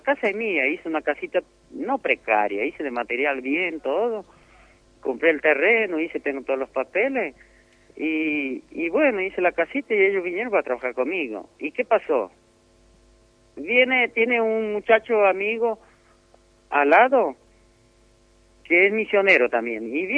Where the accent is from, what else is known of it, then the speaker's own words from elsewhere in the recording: Argentina; como argentino tenés que ser testigo